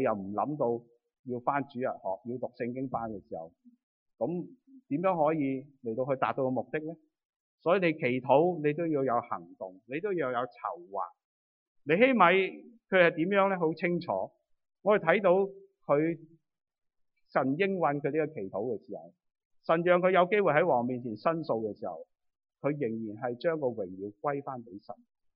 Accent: China; 就我们中国人讲的俗语就是什么？多隻香炉就是多隻鬼

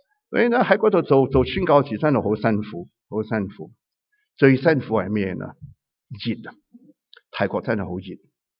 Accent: Guangdong, China; 咁其实我呢个广东人咧都好中意食大蒜

